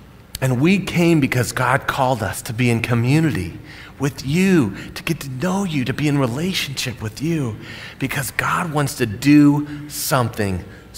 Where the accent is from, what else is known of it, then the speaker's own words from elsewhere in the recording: Colorado Springs, Colorado, United States; also born or lived in Nashville; I was raised in Colorado Springs, born in Nashville